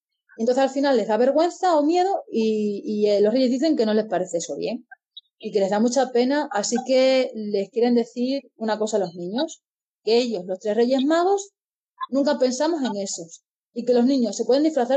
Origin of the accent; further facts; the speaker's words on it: Catalonia, Spain; Yo lo he intentado hacer bien, pero no sé catalán. Siendo catalana, que conste.